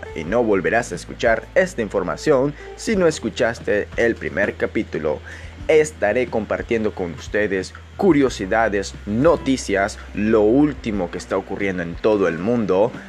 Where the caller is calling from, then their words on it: Managua, Nicaragua; no solamente en mi país, desde Managua, Nicaragua.